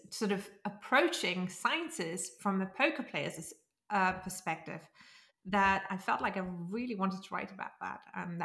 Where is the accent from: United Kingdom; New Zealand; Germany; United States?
Germany; I grew up in Germany, and I wasn't one of the smartest kids.